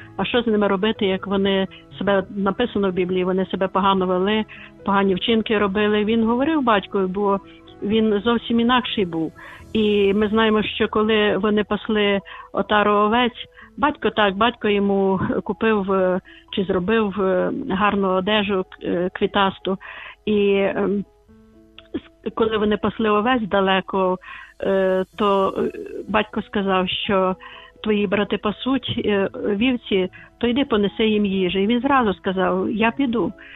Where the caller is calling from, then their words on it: Lviv, Lviv Oblast, Ukraine; я зі Львова